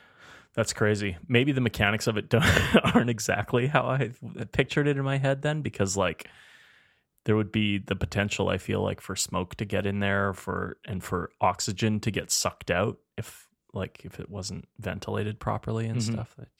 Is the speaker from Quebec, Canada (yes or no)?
no; Edmonton, Alberta, Canada; We're two chefs from Edmonton, Alberta, Canada.